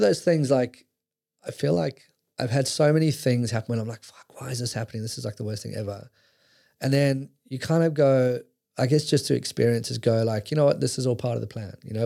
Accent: London, United Kingdom; this was growing up in London and as a young 20-year-old, you know, for the most part, it was fine.

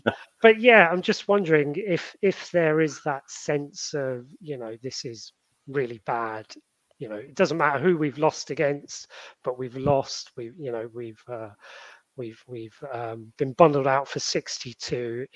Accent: Australia; I can feel that pain as an Australian, if you're an Australian cricket fan wanting to see Australia play in Bangladesh

